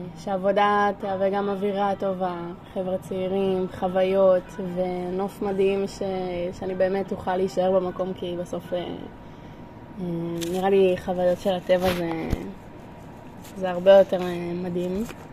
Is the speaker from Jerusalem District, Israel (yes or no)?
no; Northern District, Israel; אני רגילה לגור בצפון, מזג גביר סטנדרטי של קור בחורף, ירוק וצבעוני